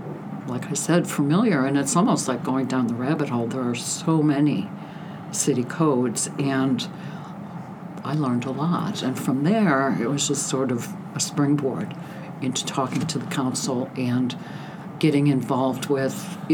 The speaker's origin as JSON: {"language": "English", "town": "Chicago", "region": "Illinois", "country": "United States", "said": "Well, originally I'm from Chicago. I was born in the shadow of Wrigley Field, Cubby fan. I've lived here for 26 years, raised my children here."}